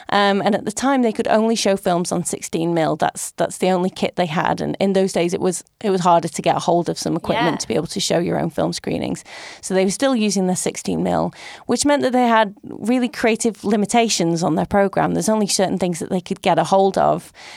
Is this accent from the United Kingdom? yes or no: yes; Stoke-on-Trent, West Midlands, United Kingdom; So I grew up in Stoke, and at the time, I don't think there were very many community cinemas.